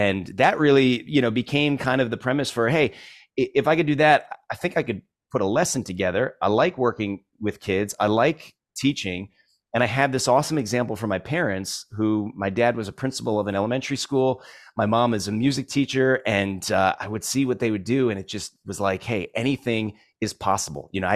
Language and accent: English; Ridgefield, Connecticut, United States; Well, I'll tell you, I grew up in Ridgefield, Connecticut. It's a small town, Connecticut, about an hour and a half from New York City.